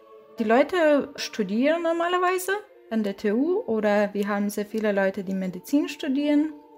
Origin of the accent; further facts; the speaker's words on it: Lithuania; ich komme aus Litauen und leite den Chor.